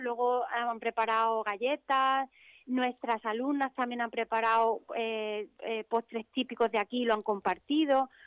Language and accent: Spanish; Cádiz, Andalusia, Spain; yo es que soy de Cádiz, en Cádiz también se pone